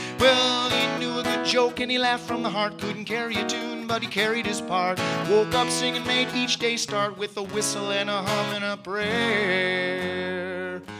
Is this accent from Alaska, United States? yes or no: yes; Anchorage, Alaska, United States; being someone who came from the city. I grew up in Anchorage, Alaska, and here I was finding myself back on the farm